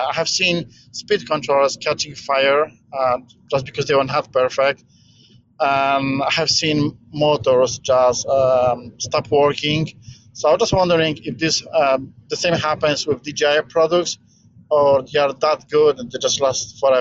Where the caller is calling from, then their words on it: Paris, California, United States; I'm calling from Paris, California. It's very, very close to San Diego.